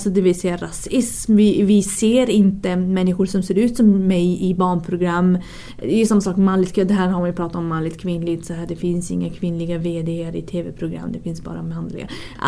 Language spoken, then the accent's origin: Swedish; Umeå, Västerbotten County, Sweden; Nej, men alltså, jag är från Umeå och Ersboda.